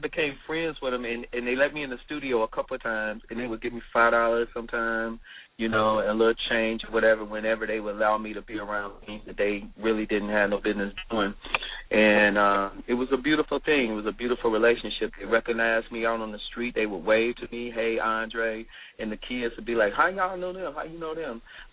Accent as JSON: {"language": "English", "town": "Cleveland", "region": "Ohio", "country": "United States", "tie": "born or raised there", "said": "I'm from Cleveland, Ohio. I was born in Cleveland, Ohio. And, you know, I was the, you know, child, a middle child of three."}